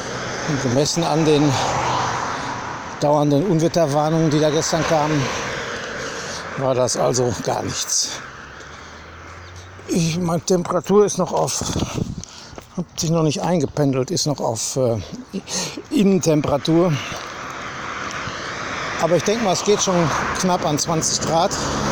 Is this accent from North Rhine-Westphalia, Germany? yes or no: yes; North Rhine-Westphalia, Germany; so wie bei uns im Ruhrgebiet auch diese kleinen Wege immer sind.